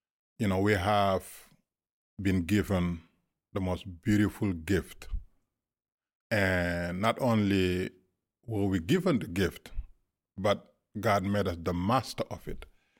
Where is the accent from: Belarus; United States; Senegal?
Senegal; also born or lived in Gambia; I was born in Gambia, raised in Senegal, because Gambia and Senegal is one country